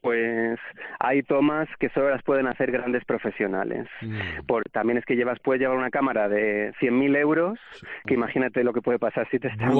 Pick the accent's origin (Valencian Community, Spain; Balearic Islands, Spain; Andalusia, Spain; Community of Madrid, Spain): Valencian Community, Spain; Alicante; yo soy de Alicante y me gustaría restaurar el ecosistema mediterráneo